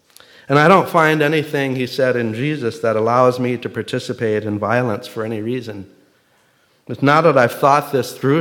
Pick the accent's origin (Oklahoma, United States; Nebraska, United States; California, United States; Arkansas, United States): Nebraska, United States; Beemer; Growing up in Beamer, Nebraska, a little church that I love so dearly and go back there and have fond appreciation for